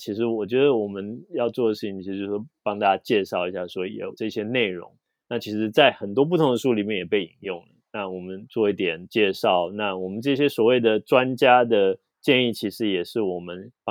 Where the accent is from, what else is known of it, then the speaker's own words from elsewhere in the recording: Taiwan; 因为我们台湾人